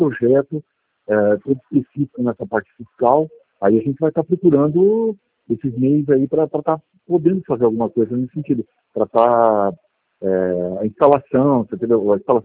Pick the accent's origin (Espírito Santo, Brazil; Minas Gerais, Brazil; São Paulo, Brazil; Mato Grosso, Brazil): São Paulo, Brazil; Araraquara; o pessoal do Santander de Araraquara, que é a minha cidade natal.